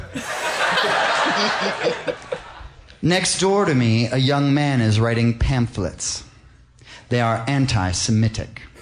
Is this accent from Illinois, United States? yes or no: no; Princeton, New Jersey, United States; I grew up in Princeton, New Jersey.